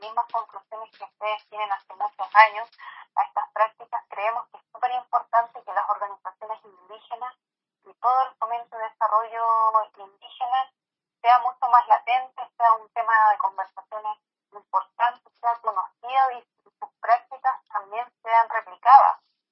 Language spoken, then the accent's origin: Spanish; Santiago, Santiago Metropolitan Region, Chile; Nosotros acá en Santiago, que somos de Santiago, encerrados en el cemento